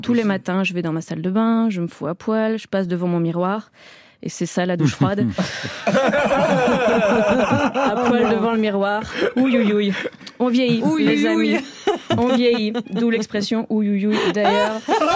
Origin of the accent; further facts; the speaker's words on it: Belgium; je viens de Belgique